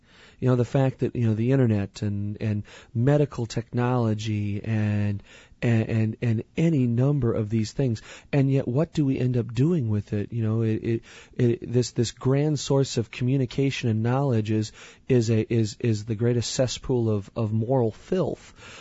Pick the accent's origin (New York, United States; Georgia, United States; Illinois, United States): Illinois, United States; Edwardsville; You know, I grew up in Edwardsville, in town.